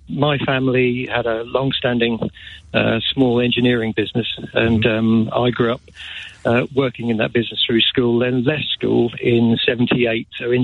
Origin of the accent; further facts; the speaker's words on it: Norwich, East of England, United Kingdom; try Norwich. I'm actually from Norwich.